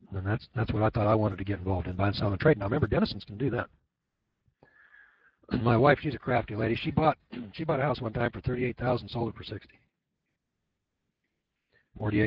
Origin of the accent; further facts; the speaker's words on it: Idaho, United States; I said, you're not going to believe this, but up where I'm from in Idaho, we've got public schools.